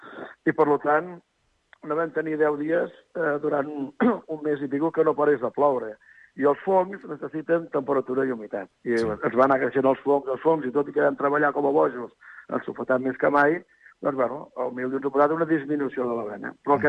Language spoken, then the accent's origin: Catalan; Catalonia, Spain; Nosaltres, que som gent del Penedès, ens vam anar al Montsant